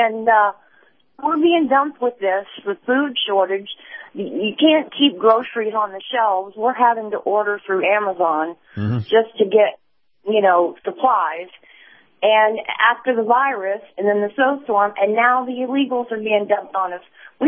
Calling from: San Antonio, Texas, United States; Good morning, Captain. This is … in San Antonio.

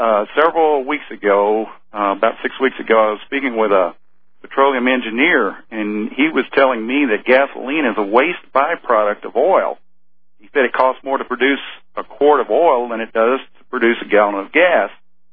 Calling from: Colorado, United States; Colorado, Alex.

